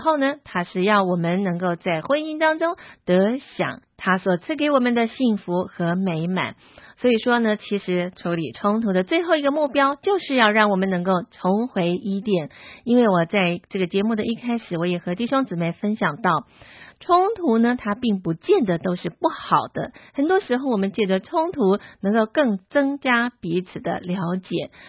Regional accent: China; 特别是我们中国人的家庭呢，婆媳的问题是很严重的。

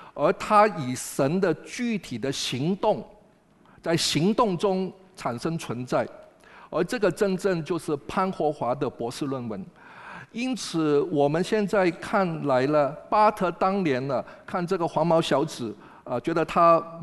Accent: Hong Kong; 你自己一直就是做我们香港人所讲的键盘战士

